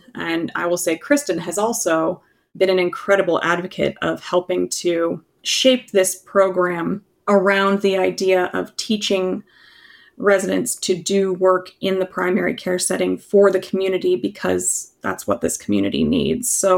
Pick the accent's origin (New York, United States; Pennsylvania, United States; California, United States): Pennsylvania, United States; Pittsburgh; So I was born in the Pittsburgh area. My dad was actually born at St. Clair Hospital. I grew up in a suburb, and I also did my undergraduate at Westminster, and then I trained in Philadelphia at Drexel